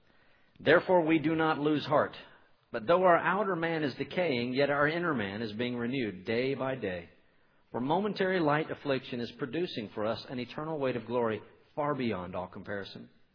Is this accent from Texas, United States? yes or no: yes; Conroe, Texas, United States; So I drove out to the area where I grew up in Conroe, Texas, at River Plantation.